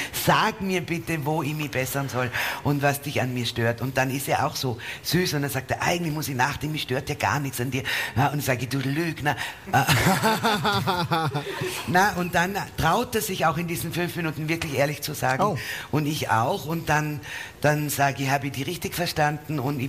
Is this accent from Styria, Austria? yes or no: no; Vorarlberg, Austria; Gott sei Dank bin ich Vorarlbergerin, stellt sich vor, ich sage euch das auf Wienerisch